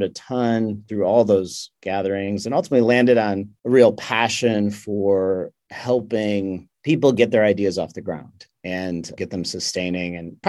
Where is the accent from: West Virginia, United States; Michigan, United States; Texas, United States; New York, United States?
Michigan, United States; I grew up in Michigan. I was a pastor's kid.